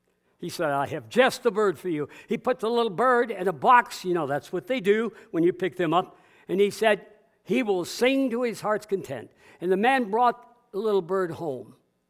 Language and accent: English; Vermont, United States; born there; Oh my, I was born in Vermont.